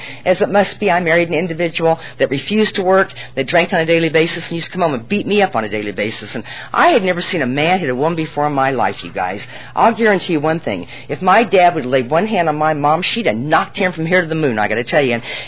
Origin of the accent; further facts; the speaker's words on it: Nebraska, United States; born or raised there